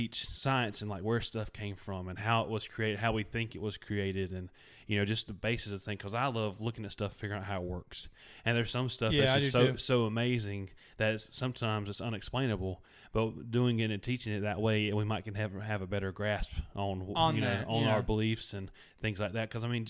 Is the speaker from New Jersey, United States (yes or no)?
no; Wadesboro, North Carolina, United States; I'm in the Wingate Marshall area, and I'm from Wadesboro, and I'm about to be going down to Waxhaw.